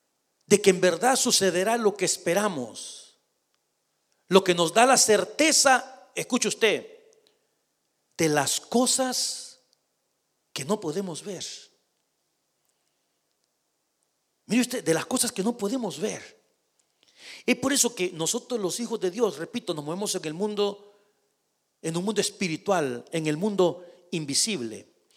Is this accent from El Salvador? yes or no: yes; El Salvador; allá en mi rancho, ¿verdad? En mi país, en El Salvador